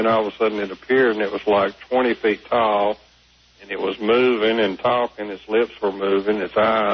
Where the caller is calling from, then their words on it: Fort Oglethorpe, Georgia, United States; Fort Oglethorpe, Georgia.